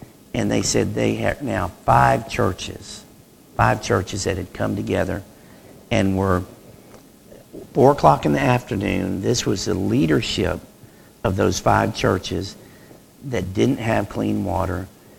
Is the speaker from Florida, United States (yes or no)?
no; Wedowee, Alabama, United States; from Wedowee, Alabama, and just passing through